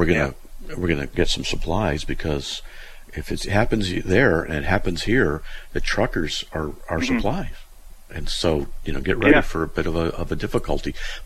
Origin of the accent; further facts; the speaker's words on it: United States; Well, I'm embarrassed because as an American, we always do everything first and best.